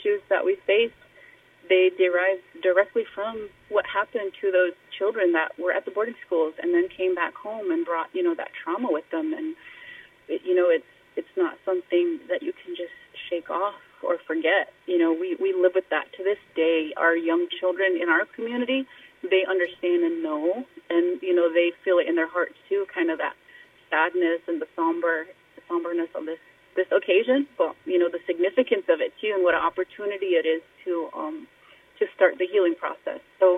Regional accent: United States; Yeah, I think that is one of the biggest goals that we have as Indian people, is to heal, you know, to recover.

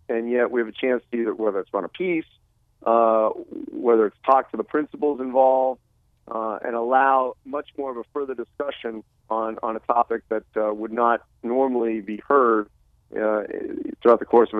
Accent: Boston, Massachusetts, United States; I grew up in the Boston area, so I grew up, you know, when the Big East was at its height.

